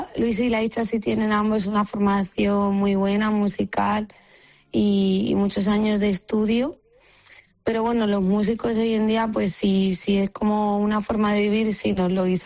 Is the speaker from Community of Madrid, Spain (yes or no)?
yes; Madrid, Community of Madrid, Spain; pero no soy cubana, yo soy madrileña, de padres madrileños, abuelos algunos madrileños.